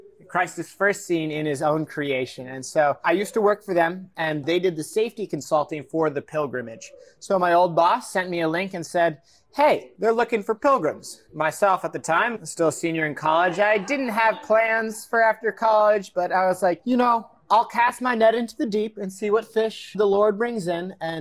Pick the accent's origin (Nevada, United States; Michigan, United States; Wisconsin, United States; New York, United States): Wisconsin, United States; So I'm originally from a small farm in southwest Wisconsin. So I'm a part of the La Crosse Diocese originally. So I grew up on a small farm with my siblings, great parents that raised me in the faith.